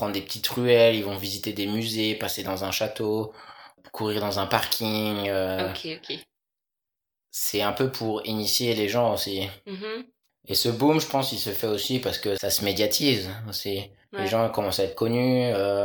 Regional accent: Angers, Pays de la Loire, France; bah donc je viens d'Angers, à Angers il y a ça.

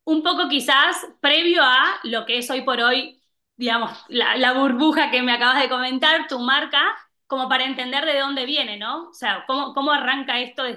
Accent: Argentina; accent: Argentine; now in Madrid, Spain; soy argentina, por eso el acento raro que seguramente que me van a escuchar. Hace algunos meses me vine a vivir a Madrid con mi familia y bueno, tengo una marca de zapatos en Argentina

